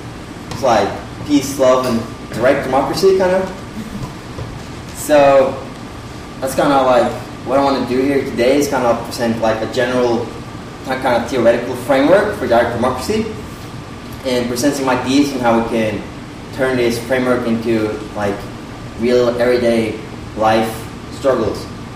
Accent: Oslo, Norway; English is a second language; And we're both from Oslo, Norway. That's the capital of Norway.

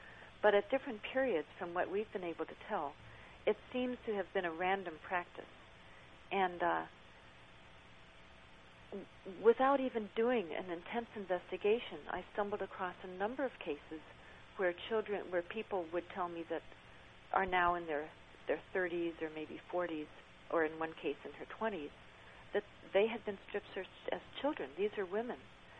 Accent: United States; I found people very friendly and very welcoming to me as an American

